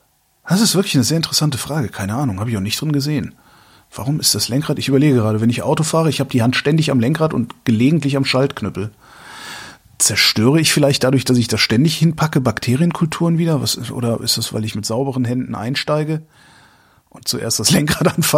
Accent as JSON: {"language": "German", "town": "Cologne", "region": "North Rhine-Westphalia", "country": "Germany", "said": "Ich bin Kölner."}